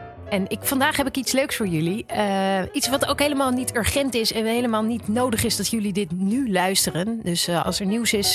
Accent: Rotterdam, South Holland, Netherlands; alles in Rotterdam, waar ik vandaan kom, heet ongeveer Erasmus.

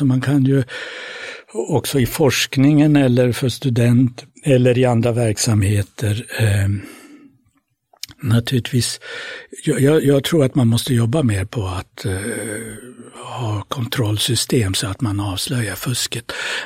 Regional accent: Norrland, Sweden; accent: Norrland; jag med min norrländska, min bakgrund i Norrlands inland

